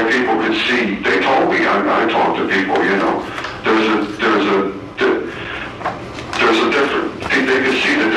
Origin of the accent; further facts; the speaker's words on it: Connecticut, United States; accent: Connecticut; I talked like with my New England accent, like I was some kind of educated dude or something, because I used to talk like, I talk different, you know, and because I was with the Connecticut accent